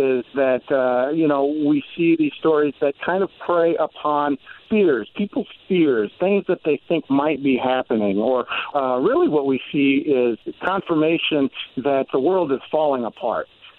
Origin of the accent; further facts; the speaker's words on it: Nebraska, United States; Jason, you know I'm from Nebraska originally